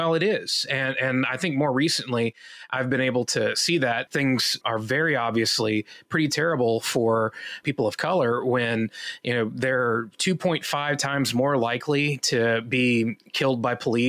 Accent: Georgia, United States; my heart just broke for my home state and for his family

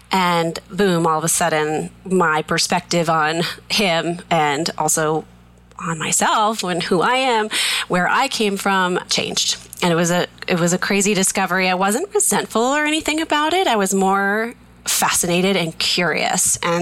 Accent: Plainville, Massachusetts, United States; We grew up in Massachusetts in a little tiny town called Plainville, just as big and as exciting as it sounds.

